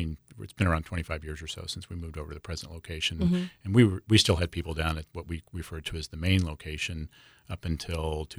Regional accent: Kansas City, United States; as … and I come from the Kansas City metro area

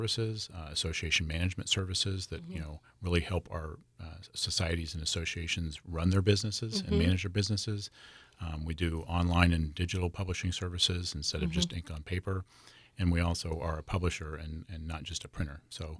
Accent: Kansas City, United States; as … and I come from the Kansas City metro area

